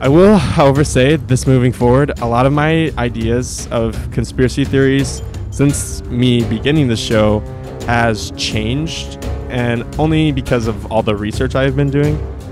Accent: Colorado, United States; Being born and raised in Colorado, it is so exciting that the very airport that I use for nearly 100% of my travel to and from home has so many conspiracies.

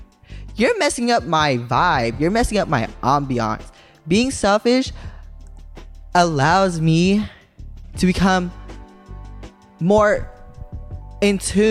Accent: California, United States; Many people would say would describe my hometown as, well, many people would actually call the Bay Area a war on the streets, or the whole entire California a war on the streets

